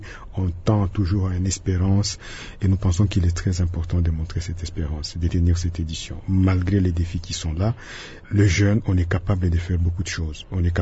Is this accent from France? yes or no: no; Goma, North Kivu, DR Congo; Les gens, ils sont fiers aujourd'hui de dire nous aussi on a un festival chez nous à Goma.